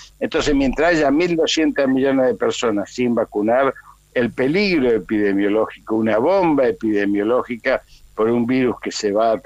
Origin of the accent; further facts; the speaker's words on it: Argentina; como argentinos